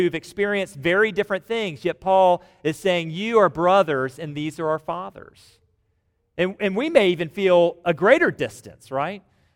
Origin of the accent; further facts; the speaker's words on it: Georgia, United States; There's more from Georgia, like I'm from Georgia.